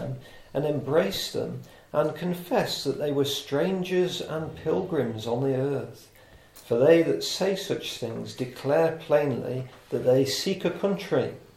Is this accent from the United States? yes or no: no; United Kingdom; How does me being British make me any different to any other man on the planet?